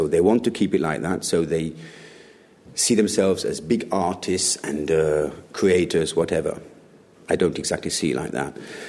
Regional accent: Germany; I grew up in Germany, and just to make it short, grew up in Germany.

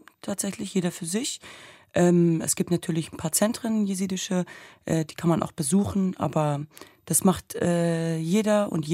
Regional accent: Germany; ich bin ja in Deutschland geboren und aufgewachsen und hatte immer das Gefühl, dass mir irgendetwas fehlt, dass so der zweite Teil mir fehlt. Und ich war noch nie im Irak oder in der Heimat meiner Eltern

